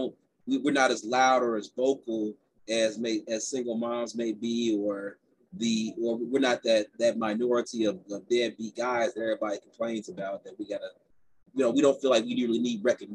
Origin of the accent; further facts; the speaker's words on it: Gary, Indiana, United States; I grew up in Gary, Indiana, which is next to Chicago.